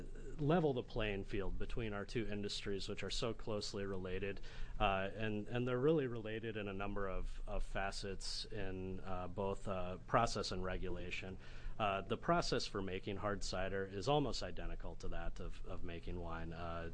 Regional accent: Iowa, United States; I'm actually from Iowa originally.

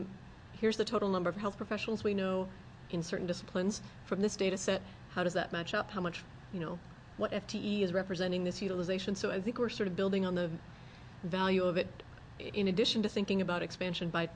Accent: Canada; And as a Canadian, I'd very much appreciate your hockey analogy, so thank you.

